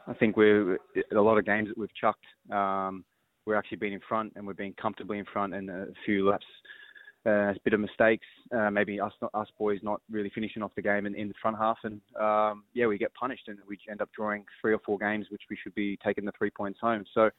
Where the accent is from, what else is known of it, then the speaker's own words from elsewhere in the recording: Australia; pushing to always win championships here in Australia and be successful in my hometown